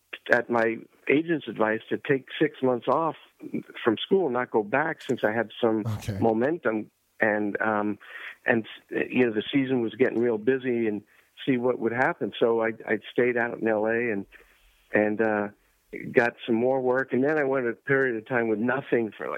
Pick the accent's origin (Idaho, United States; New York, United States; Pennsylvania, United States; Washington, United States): New York, United States; Yeah, well, I grew up in New York and I started out actually singing before I was acting